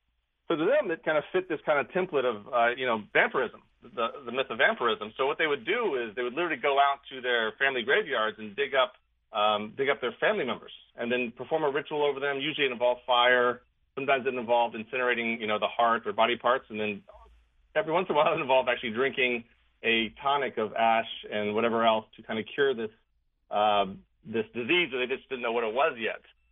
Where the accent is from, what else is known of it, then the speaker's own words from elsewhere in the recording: Maryland, United States; moved away as an adult; Well, I moved to New England and became fascinated with it. I'm from the Mid-Atlantic, from Maryland, but I moved up here in about 2008